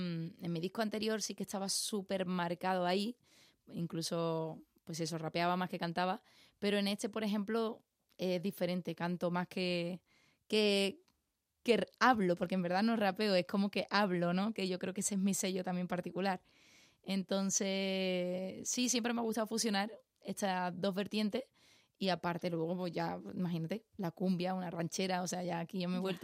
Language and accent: Spanish; Seville, Andalusia, Spain; moved away as an adult; now in Madrid, Spain; nací en Sevilla, en Triana, y eso al final se te queda muy adentro, ¿no? Entonces esos son mis raíces.